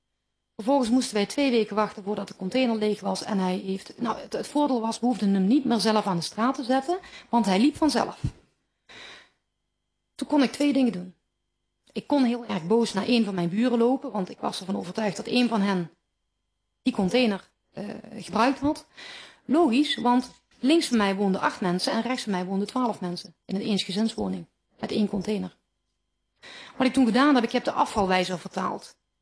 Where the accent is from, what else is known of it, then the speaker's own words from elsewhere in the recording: Limburg, Netherlands; accent: southern Dutch; now in Eindhoven, Netherlands; Jullie horen het aan mijn accent. Ik kom uit het zuiden van Nederland. Eigenlijk kom ik uit Limburg, maar ik ben geïmmigreerd naar Eindhoven. Dus toch nog enigszins arbeidsmigrant.